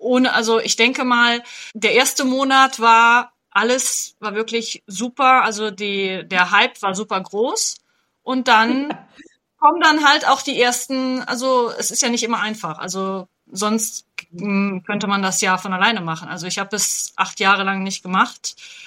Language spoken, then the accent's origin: German; Italy; ich bin in Italien aufgewachsen, arbeite hier und meine ganze Umgebung, außer meiner Mutter, die hier lebt, ist halt alles auf Italienisch.